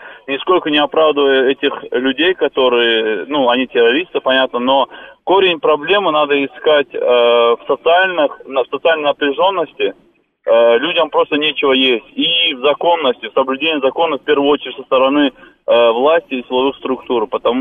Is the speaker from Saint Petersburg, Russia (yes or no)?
no; Dagestan, Russia; Я сам из Дагестана